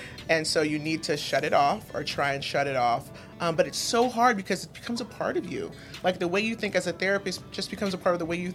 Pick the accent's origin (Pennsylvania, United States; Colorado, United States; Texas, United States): Texas, United States; Houston; also born or lived in San Antonio; I mean, I was born in San Antonio, but yeah, Houston is where I grew up.